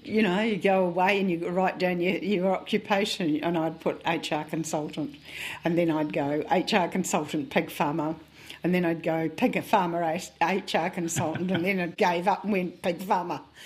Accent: Auckland, New Zealand; now in South Canterbury, New Zealand; I was originally from Auckland. I was born in Auckland, lived all my life in Auckland.

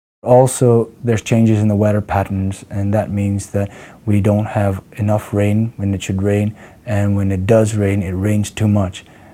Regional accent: Koshi Province, Nepal; I'm from Nepal. I come from the high Himalayas. My family's from the Everest region itself

